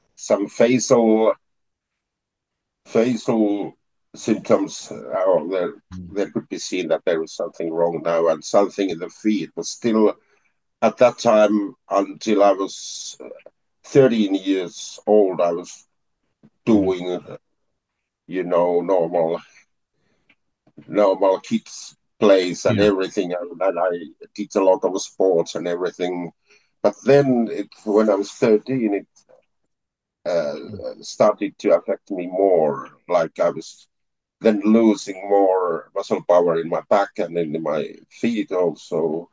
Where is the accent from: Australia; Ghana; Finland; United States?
Finland; English is a second language; I'm living, and I'm from Finland in Northern Europe. I'm living in the city of Turku